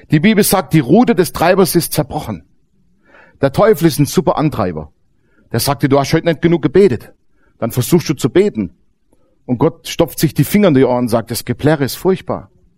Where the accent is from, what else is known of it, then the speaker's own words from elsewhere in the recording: Baden-Württemberg, Germany; Ich komme ja aus dem Schwäbischen, gell?